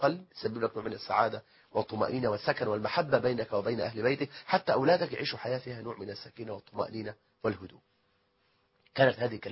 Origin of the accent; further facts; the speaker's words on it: Egypt; بلدنا مصر